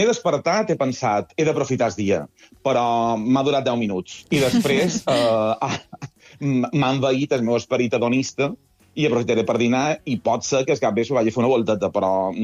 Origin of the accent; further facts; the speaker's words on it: Balearic Islands, Spain; jo com a bon mallorquí, fins que arribes mes d'agost, no m'ha fet dins aigua